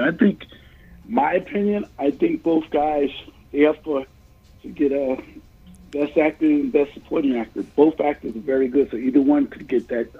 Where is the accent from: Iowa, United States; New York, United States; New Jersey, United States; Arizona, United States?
New Jersey, United States; from New Jersey, and I go to movies a lot.